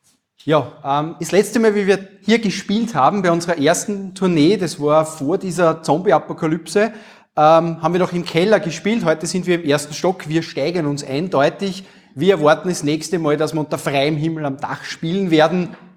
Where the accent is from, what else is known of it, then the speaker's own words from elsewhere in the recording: Upper Austria, Austria; now in Vienna, Austria; also wir kommen aus der Provinz, wir sind hier in Wien. Wenn es Sprachverständigungsprobleme geben sollte, ganz kurz ein bisschen eine Einführung ins Oberösterreichische.